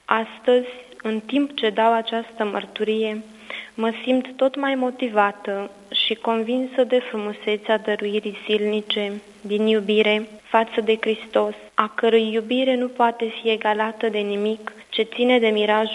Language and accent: Romanian; Bacău, Bacău County, Romania; sunt din Bacău, de la parohia Fericitul Ieremia.